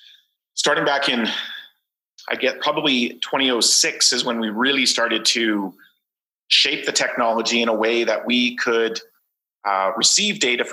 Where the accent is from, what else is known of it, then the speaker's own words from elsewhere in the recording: Calgary, Alberta, Canada; Yeah, I'm 48 years old. I was born in Calgary, Alberta, Canada. And I live in Calgary, Alberta, Canada. I'm fortunate enough to be back in my hometown.